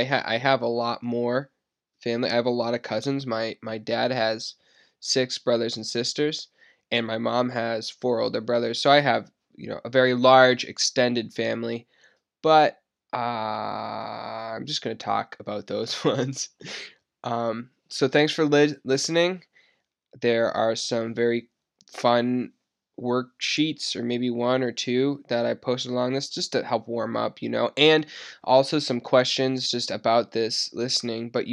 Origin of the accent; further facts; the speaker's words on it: New Hampshire, United States; Me and my brother and my father, we're all from New Hampshire. Me and my brother, we were born here.